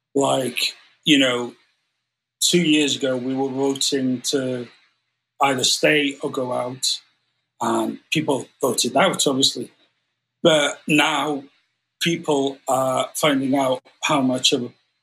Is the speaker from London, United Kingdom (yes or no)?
no; Wales, United Kingdom; I'm actually from Wales.